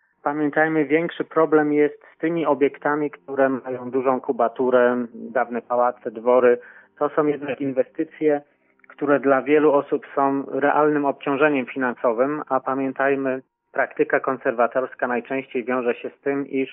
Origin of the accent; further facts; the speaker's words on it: Turew, Greater Poland Voivodeship, Poland; Ona wiązała się z miejscowością, z której pochodzę, z Turwią, a więc gniazdem rodowym Chłapowskich.